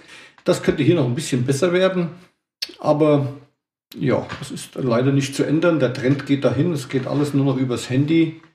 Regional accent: Bruchköbel, Hesse, Germany; Man bedenkt ja, dass wir in meiner Jugend in Bruchköbel 7 Tankstellen hatten und keine Ahnung, wie viele kleine Geschäfte

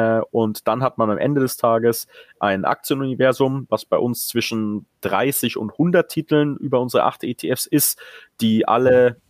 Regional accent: Munich, Bavaria, Germany; als Münchner

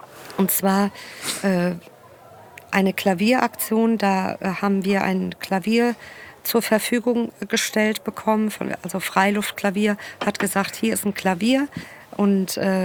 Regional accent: Frankfurt, Hesse, Germany; also ich selber bin aus Bonames, Ben-Gurion

